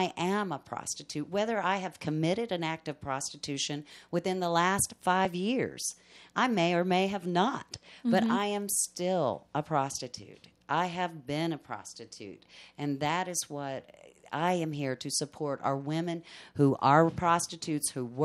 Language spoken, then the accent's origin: English; Kentucky, United States; I'm from Kentucky. I'm kind of a green girl.